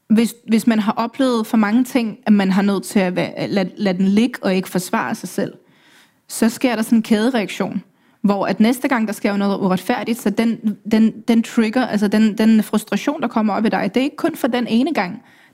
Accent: Ukraine; jeg er den eneste fra Ukraine.

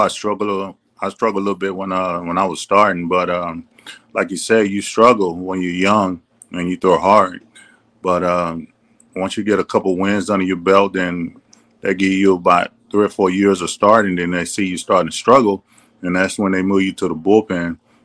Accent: Texas, United States; I looked up to Nolan Ryan because, Texas guy, and I'm from Texas

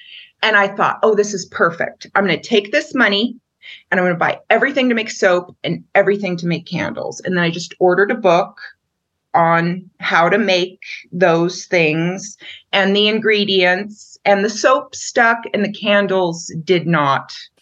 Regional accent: Wrangell, Alaska, United States; Again, back to growing up in Alaska. Growing up in Alaska, you learn how to capitalize on tourism from a very early age.

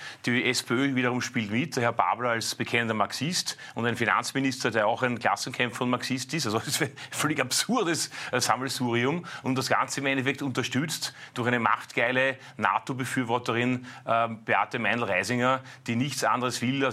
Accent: Austria; dass eigentlich wir als Österreicher in der EU aufstehen sollten

